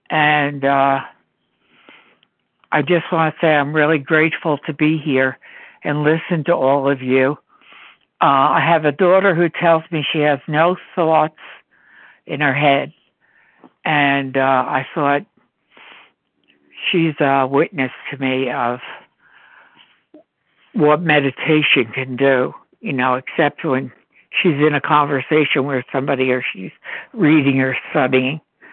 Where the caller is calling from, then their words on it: New Jersey, United States; New Jersey.